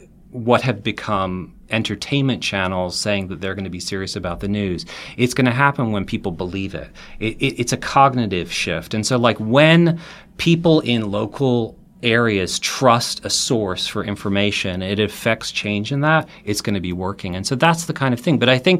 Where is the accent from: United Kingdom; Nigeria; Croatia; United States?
United Kingdom; England; I grew up in England